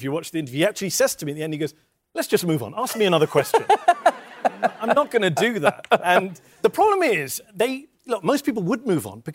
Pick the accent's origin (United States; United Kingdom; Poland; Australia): United Kingdom; Although I'm British, I'm rude and socially awkward to begin with, so yeah. I may have an advantage over some Americans.